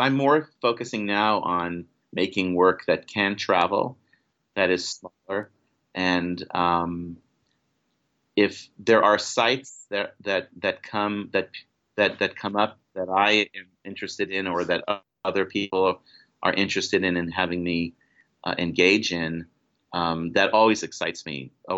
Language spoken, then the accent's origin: English; Paris, Île-de-France, France; first language French; English is a second language; I grew up in Paris, France. My father was in the government, and I grew up in Paris, and I've never done any work in Paris.